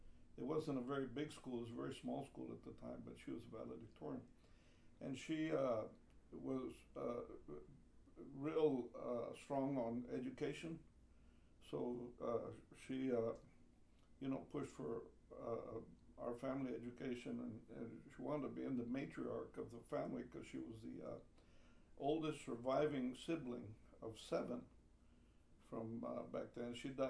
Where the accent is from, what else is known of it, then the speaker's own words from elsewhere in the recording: Corpus Christi, Texas, United States; I was born here in Corpus Christi, and over in the west side, I lived in the west side up through high school.